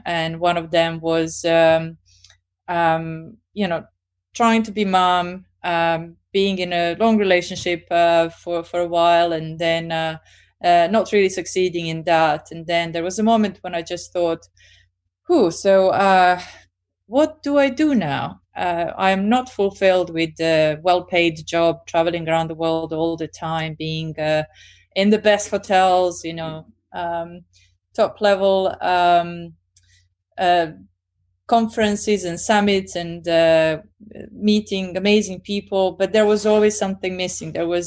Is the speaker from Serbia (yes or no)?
yes; Serbia; moved away as an adult; now in London, United Kingdom; I was born and raised in Serbia until I was just finishing my uni, and then traveled with my parents all over the places and lived in various countries, and then went back to Serbia, and then I ended up in UK, where I am now a full-time resident and British, so Serbo-British.